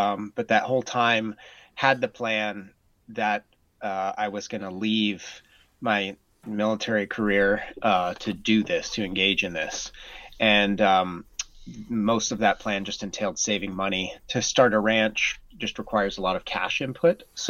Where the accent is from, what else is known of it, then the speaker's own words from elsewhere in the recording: Norway; also born or lived in United States; My dad was in the military, and so I grew up mostly in Norway. But when I was really young, we moved all over the United States